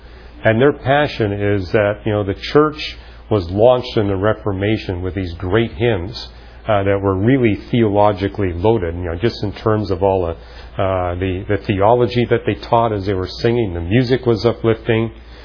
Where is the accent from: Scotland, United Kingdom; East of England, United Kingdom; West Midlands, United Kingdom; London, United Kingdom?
Scotland, United Kingdom; as a Scotsman, I appreciated the bagpipe music that was being played there.